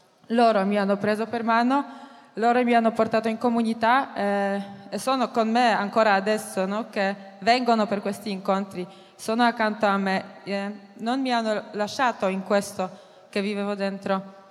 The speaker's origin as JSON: {"language": "Italian", "country": "Poland", "second_language": "Italian", "said": "ho 27 anni, vengo dalla Polonia."}